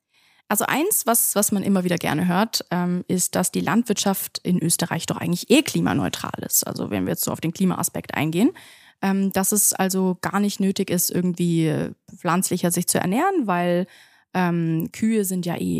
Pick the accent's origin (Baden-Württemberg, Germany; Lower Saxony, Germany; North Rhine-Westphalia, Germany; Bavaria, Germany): Baden-Württemberg, Germany; Stuttgart; now in Austria; Aber ich komme ja aus Stuttgart und für mich ist Vorarlberg doch tendenziell eher Land.